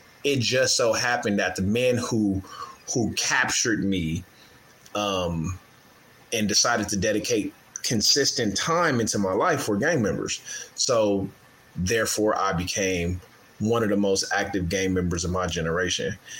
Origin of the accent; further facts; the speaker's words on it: California, United States; I born and raised in South Central California, which is gangland.